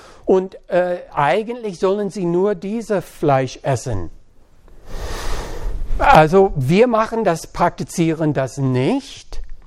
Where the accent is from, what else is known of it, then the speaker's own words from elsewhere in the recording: United States; German is a second language; now in Germany; ich bin Amerikaner, aber ich wohne die meisten mein Leben über die Hälfte in Deutschland. Das heißt, irgendwo bin ich mitten im Atlantik, Ozean.